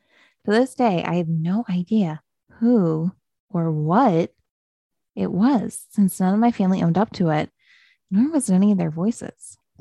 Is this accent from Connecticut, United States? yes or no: yes; Connecticut, United States; For years growing up in Connecticut, I lived and drove down a road named Hell Hollow Road.